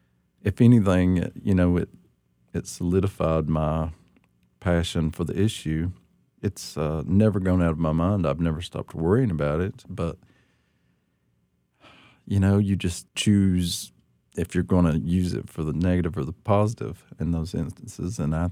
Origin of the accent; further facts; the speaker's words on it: Appalachia, United States; As an Appalachian, you're told all of your life that you're worthless, that you are throwaway people, that you don't really matter.